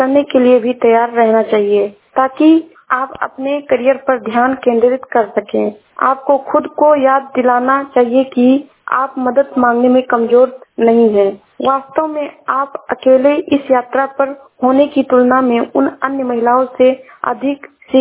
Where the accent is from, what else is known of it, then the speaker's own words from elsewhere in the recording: Uttar Pradesh, India; मैं जिला प्रवस्ती से हूँ।